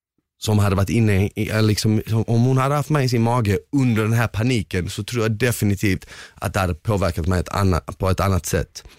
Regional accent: Malmö, Skåne, Sweden; jag visste inte så dålig svenska jag pratade, för jag hade ju bara pratat med folk som bodde i mitt område. Jag växte upp i Rosengård då.

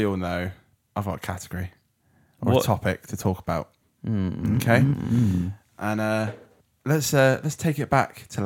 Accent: England, United Kingdom; But no, it's probably because I'm British. Right?

